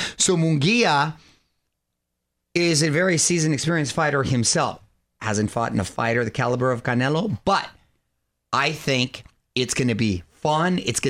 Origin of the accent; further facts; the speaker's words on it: Chula Vista, California, United States; I'm from Chula Vista. It's a neighborhood right next door.